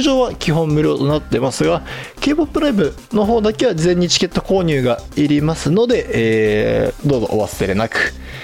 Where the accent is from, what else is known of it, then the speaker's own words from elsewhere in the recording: Aichi, Japan; 僕の地元愛知での開催ありがとうございます。